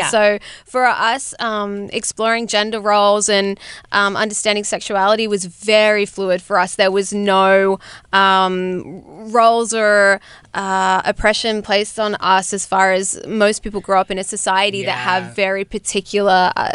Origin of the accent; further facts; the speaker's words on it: Brisbane, Queensland, Australia; We're from Brisbane, Queensland.